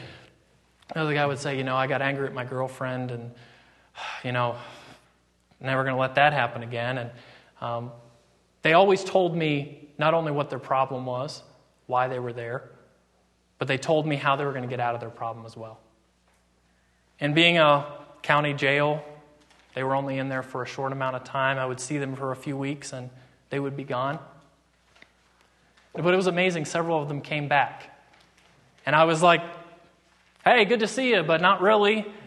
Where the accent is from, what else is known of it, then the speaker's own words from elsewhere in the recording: West Virginia, United States; I grew up in West Virginia. There's nothing like autumn in West Virginia.